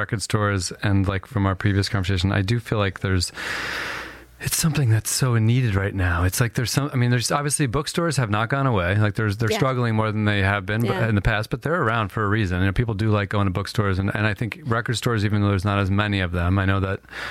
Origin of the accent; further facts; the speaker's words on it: New Jersey, United States; Yeah, I remember, because my New York era, I grew up in New Jersey.